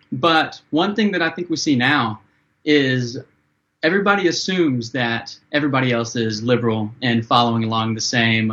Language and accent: English; Yorktown, Virginia, United States; I'm from Yorktown, Virginia. I used to be Virginia too. We just got gerrymandered out of it